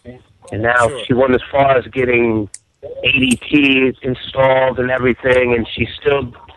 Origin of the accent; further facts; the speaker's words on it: Bronx, New York, United States; I'm from the Bronx.